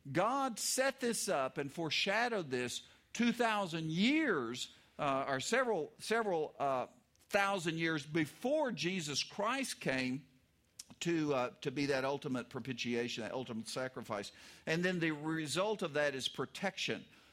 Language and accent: English; Oklahoma, United States; I grew up in Oklahoma. Oklahoma's prairie. It's miles and miles of miles and miles.